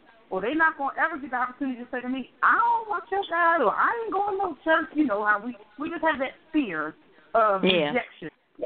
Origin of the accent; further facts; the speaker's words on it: Philadelphia, Pennsylvania, United States; now in Georgia, United States; because I'm from Philadelphia, born and raised, but I live in Georgia now.